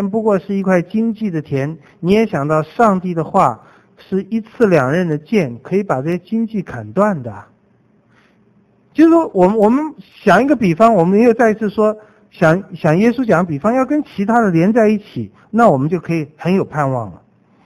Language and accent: Chinese; China; 用我们中国人话，这是鬼啊